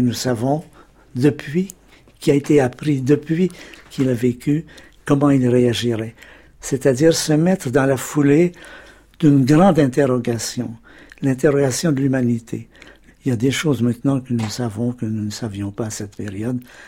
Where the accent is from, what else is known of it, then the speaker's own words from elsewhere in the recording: Montreal, Quebec, Canada; Oui, c'est à Montréal. C'est dans une maison assez vieille où nous habitons avec mes parents et mes grands-